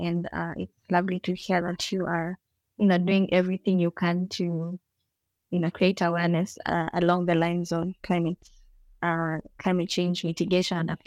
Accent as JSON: {"language": "English", "country": "Uganda", "said": "I come from Uganda. I'm an accountant by profession."}